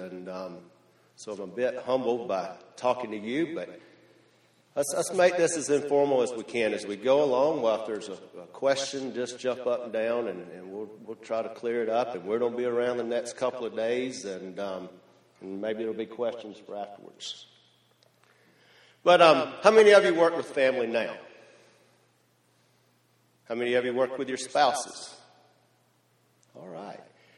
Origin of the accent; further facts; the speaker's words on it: Ridge Spring, South Carolina, United States; We're from Ridge Spring, South Carolina.